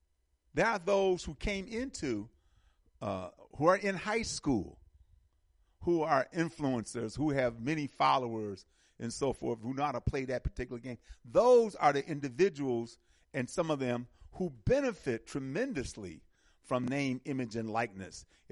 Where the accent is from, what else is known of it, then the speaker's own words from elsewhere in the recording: Milwaukee, Wisconsin, United States; I'm from Milwaukee, and I always love Marquette